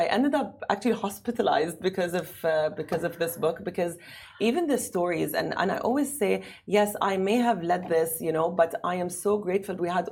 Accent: Jordan; So basically, my mom is Iraqi, my dad's Palestinian, and I grew up in Jordan. I always say I'm Arab

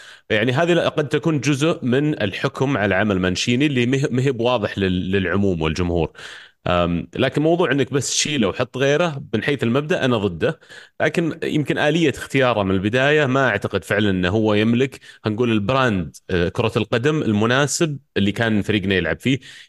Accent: Saudi Arabia; لانه يعني مو بشيء نمتاز فيه احنا كلاعبين سعوديين الدفاع.

